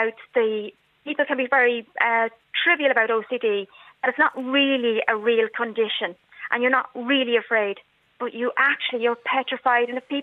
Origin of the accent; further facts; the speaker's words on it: County Wicklow, Ireland; I'm from Wicklow